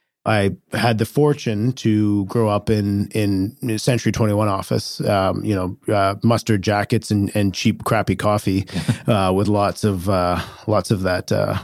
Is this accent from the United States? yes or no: no; Richmond, British Columbia, Canada; now in Kelowna, Canada; I grew up in Richmond, moved out to Kelowna in 07